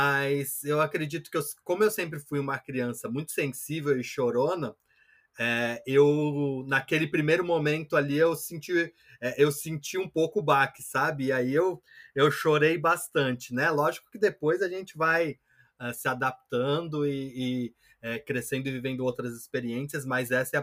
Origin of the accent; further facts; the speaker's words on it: Mauá, São Paulo, Brazil; also born or lived in Santo André; Eu nasci, na verdade eu nasci em Santo André, mas cresci em Mauá. Eu mudei para Santo André com 18 anos, lá para 98, mais ou menos.